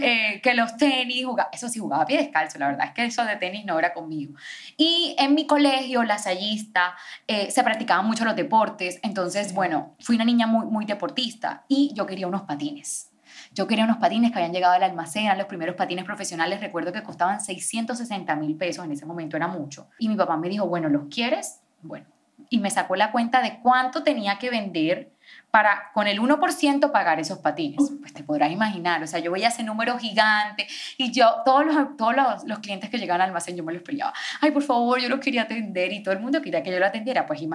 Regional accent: Montería, Córdoba, Colombia; now in Bogotá, Colombia; tengo 26 años, soy de Montería. Resido en Bogotá hace aproximadamente 8 años.

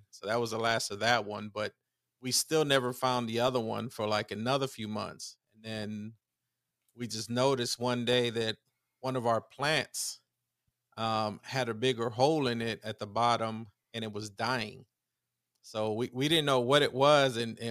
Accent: New York, United States; I'm from New York. We don't bury it.

